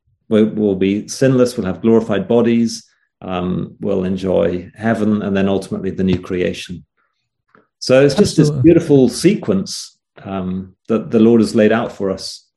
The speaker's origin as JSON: {"language": "English", "region": "England", "country": "United Kingdom", "said": "England. Yeah"}